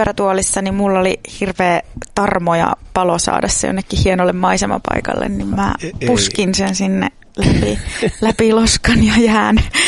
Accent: Oulu, North Ostrobothnia, Finland; kun mä asuttiin lapsena Oulun Kuivasjärvellä ja me käytännössä siis meidän takapihalta lähti semmoinen iso metsä.

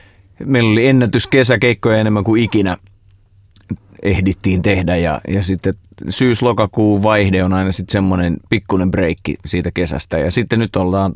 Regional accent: Ostrobothnia, Finland; mutta mä oon itse Pohjanmaalta kotoisin ja se on semmoinen hegemonia tapahtuma siellä

